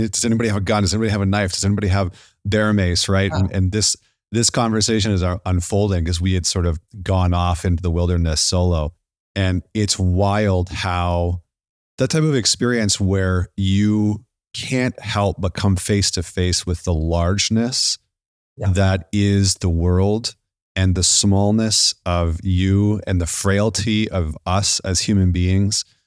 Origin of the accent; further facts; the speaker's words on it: Northern Canada, Canada; Yeah, I remember camping as a kid, and I grew up in Northern Canada.